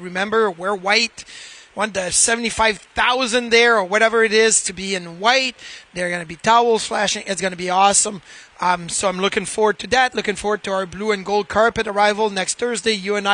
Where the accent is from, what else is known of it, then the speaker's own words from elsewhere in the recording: Quebec City, Quebec, Canada; I grew up in Quebec City, and we had to play with our town.